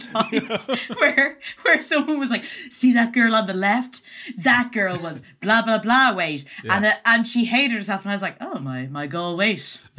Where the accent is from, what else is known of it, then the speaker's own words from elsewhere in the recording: Ireland; As an Irish woman, I know fake tan.